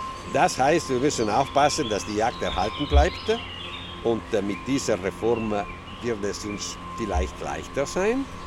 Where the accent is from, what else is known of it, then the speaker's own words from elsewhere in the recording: Trentino-Alto Adige, Italy; wir können als Südtiroler noch jetzt trotz der Verspätung, wir können trotzdem Vorreiter sein in Italien